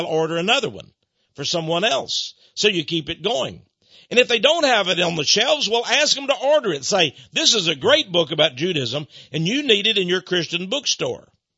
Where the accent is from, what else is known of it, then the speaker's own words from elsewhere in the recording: Texas, United States; I love America, but I'm a Texan too.